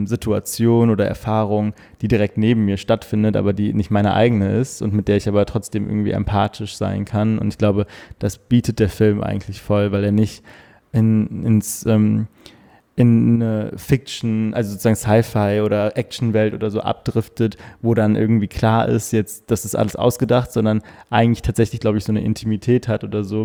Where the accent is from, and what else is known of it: Cologne, North Rhine-Westphalia, Germany; born or raised there